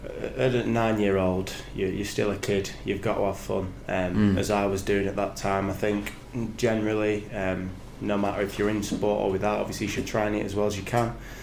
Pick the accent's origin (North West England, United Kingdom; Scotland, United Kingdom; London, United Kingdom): North West England, United Kingdom; Preston; now in Manchester, United Kingdom; No, so my family home's actually in Preston. That's where I've always lived. I was born and raised in Preston.